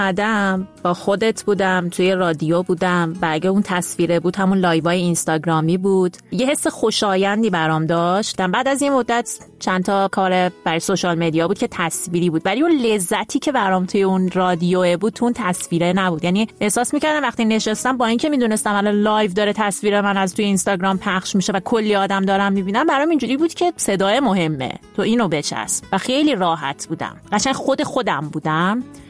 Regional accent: Iran; moved away as an adult; also born or lived in France; now in Prague, Czechia; سال 2015 بودش که از ایران اومدم بیرون، رفتم فرانسه و اونجا دانشجو بودم. 4 سال توی فرانسه بودم

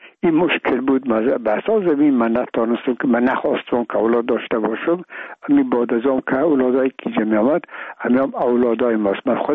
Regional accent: Afghanistan; ما افغان هستیم، تذکره خود را ناوردیم

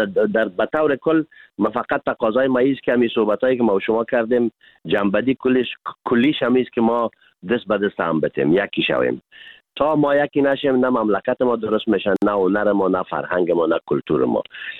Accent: Afghanistan; به عنوان یک افغان کاملا بی‌طرف،

